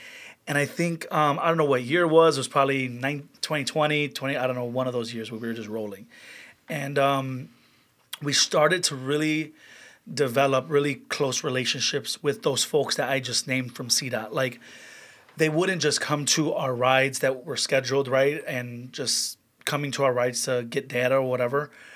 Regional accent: Chicago, Illinois, United States; I grew up in Belmont Cragen my whole life. Went to public school in Belmont Cragen. But the reality is, I don't live there, right?

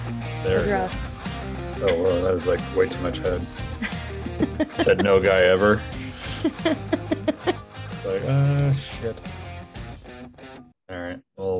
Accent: San Diego, California, United States; I am from San Diego, California.

